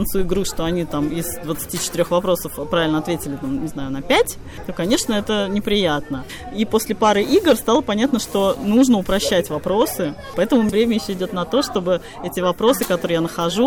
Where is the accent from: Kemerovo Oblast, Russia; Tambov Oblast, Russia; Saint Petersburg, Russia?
Saint Petersburg, Russia; now in Nitra, Slovakia; Я из Санкт-Петербурга, сейчас живу в Нитре, в Словакии.